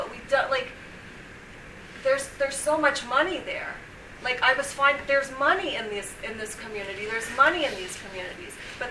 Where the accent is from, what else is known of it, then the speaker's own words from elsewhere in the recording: Teaneck, New Jersey, United States; from Teaneck, New Jersey.